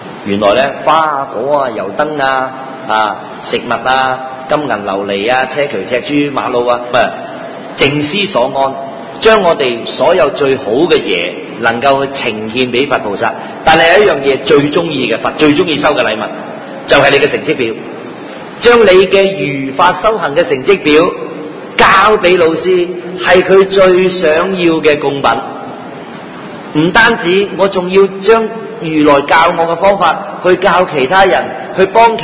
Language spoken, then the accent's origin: Cantonese; China; 我們中國人有一個禁字